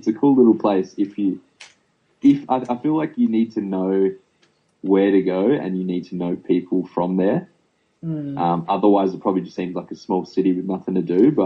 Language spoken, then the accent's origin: English; Adelaide, South Australia, Australia; It's always good when a small town kid makes it. But being the Australian to be on WWE television is pretty cool when you think about it.